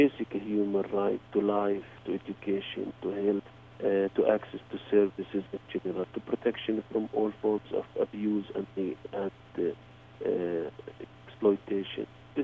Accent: Bethlehem, West Bank, Palestine; now in Ramallah, Palestine; I am originally from Bethlehem. I moved to Ramallah because of the checkpoints. But whenever I go to see my family in Bethlehem

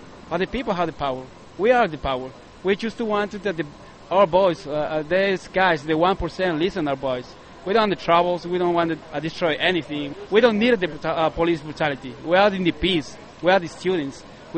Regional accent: Ecuador; English is a second language; I am from Ecuador.

